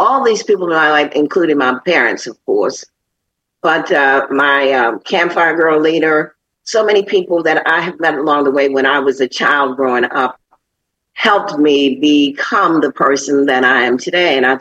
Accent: Washington, District of Columbia, United States; growing up in Washington, D.C. used to be a safe haven. I could go northeast, where I grew up in northeast.

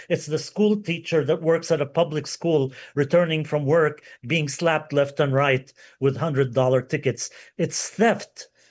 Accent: Lebanon; about my home country of Lebanon

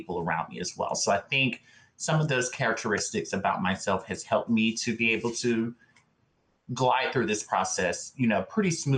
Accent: Deep South, United States; You know, that's just how I was raised in the Deep South.

